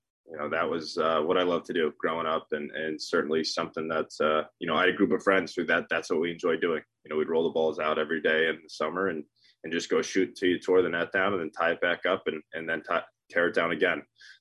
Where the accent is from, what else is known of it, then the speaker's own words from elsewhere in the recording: Ohio, United States; So I grew up, spent all my time in Ohio except for summers. So I was born in Cincinnati, but played every summer back in Orchard Park, New York.